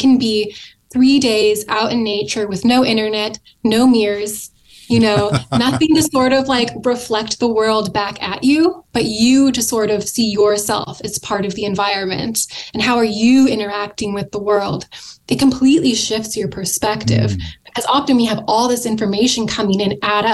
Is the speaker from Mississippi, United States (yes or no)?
no; California, United States; I don't exist very well in them because, you know, I was raised in California. I do much better in warm weather.